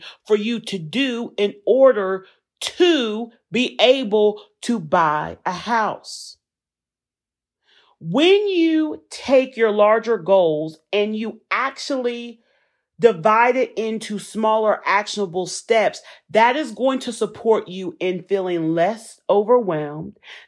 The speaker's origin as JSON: {"language": "English", "region": "the South", "country": "United States", "accent": "Southern", "said": "Ooh, my Southern accent came out."}